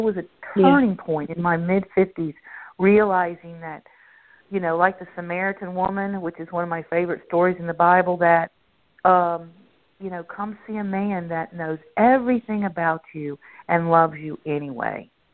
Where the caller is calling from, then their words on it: Baltimore, Maryland, United States; I'm calling from Baltimore.